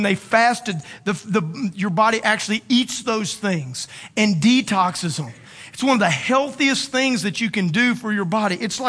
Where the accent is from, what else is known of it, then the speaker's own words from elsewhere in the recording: Louisiana, United States; You know, I'm from South Louisiana. And have you ever heard of Mardi Gras?